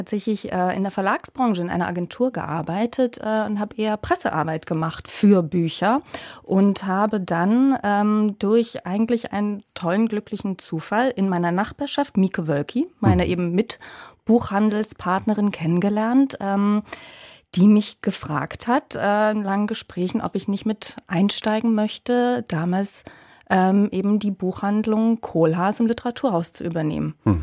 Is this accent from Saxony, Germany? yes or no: yes; Dresden, Saxony, Germany; Alles, ich komme aus Dresden ursprünglich.